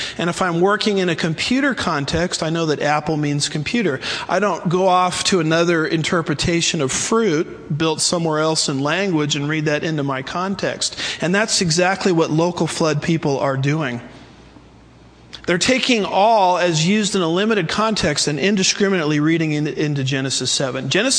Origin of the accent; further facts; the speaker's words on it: California, United States; And I'm from California. It took me about 10 years to figure out what they were talking about.